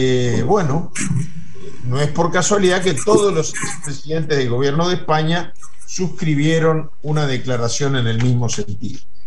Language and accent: Spanish; Uruguay; En Brasil, nuestro otro vecino, hablo como uruguayo